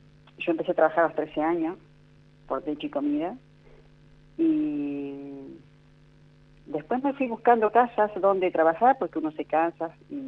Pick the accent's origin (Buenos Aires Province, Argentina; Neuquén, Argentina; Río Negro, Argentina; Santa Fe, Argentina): Río Negro, Argentina; Balcheta; also born or lived in San Antonio; now in Buenos Aires, Argentina; me voy de mi pueblo buscando trabajo también, me voy a San Antonio, después vuelvo a Balcheta, ahí formo mi familia y teníamos cuatro hijos, y hemos vivido todas las crisis económicas, muchas, como todo argentino.